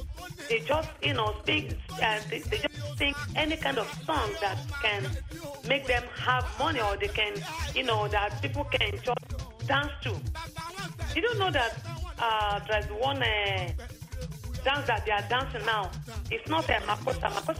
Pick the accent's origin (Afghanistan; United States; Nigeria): Nigeria; Kano; born there; my dad is from Ijebu. I was born in Kano State.